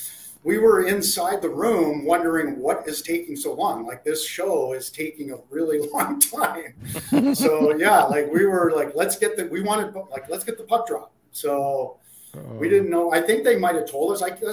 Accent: Ottawa, Ontario, Canada; I grew up in Ottawa.

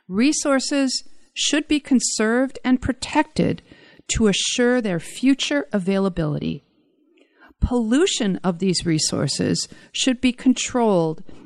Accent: Brookfield, United States; watching the blue salamanders in our ditch growing up in Brookfield back in the 60s.

